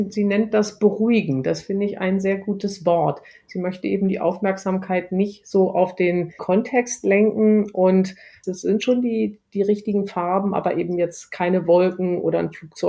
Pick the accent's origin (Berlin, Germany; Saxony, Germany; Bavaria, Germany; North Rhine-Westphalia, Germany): Berlin, Germany; Da bin ich in der Nähe aufgewachsen